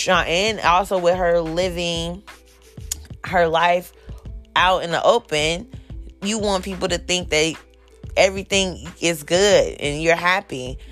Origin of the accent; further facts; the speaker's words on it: Oakland, California, United States; I'm like, I'm from Oakland. The options out in this motherfucker is scarce.